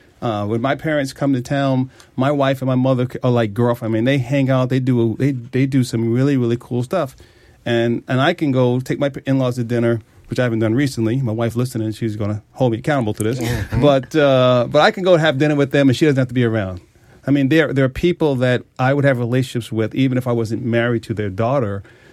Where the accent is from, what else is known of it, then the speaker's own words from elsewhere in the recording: Jamaica, New York, United States; I'm from Jamaica, New York.